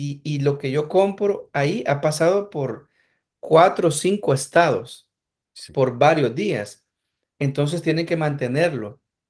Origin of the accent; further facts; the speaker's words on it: Eastern El Salvador, El Salvador; Hay una zona en el país, que es la zona oriental de donde yo soy, que por generaciones y generaciones ha sido olvidada por todos los presidentes.